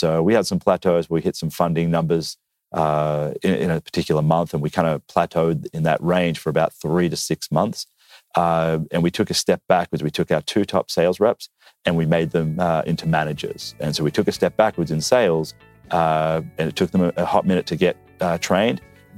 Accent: Australia; I am Australian

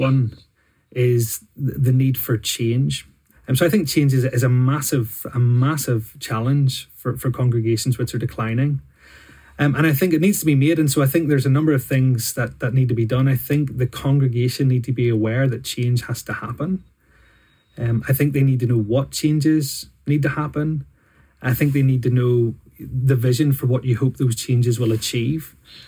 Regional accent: Bangor, Northern Ireland, United Kingdom; I'm from Bangor originally.

